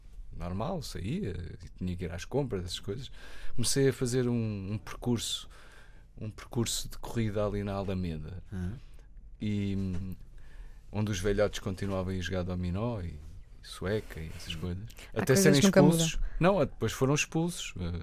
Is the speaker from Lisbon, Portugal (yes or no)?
yes; Cascais, Lisbon, Portugal; eu cresci em Cascais